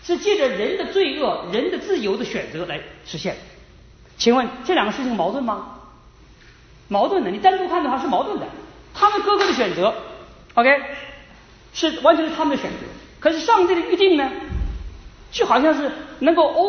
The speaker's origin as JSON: {"language": "Chinese", "country": "China", "said": "我们中国人"}